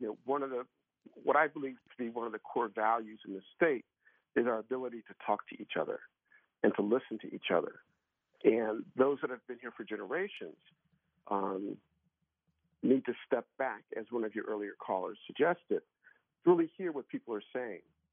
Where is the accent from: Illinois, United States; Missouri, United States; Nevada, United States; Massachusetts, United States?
Missouri, United States; St. Louis; I'm a transplant from St. Louis 42 years ago.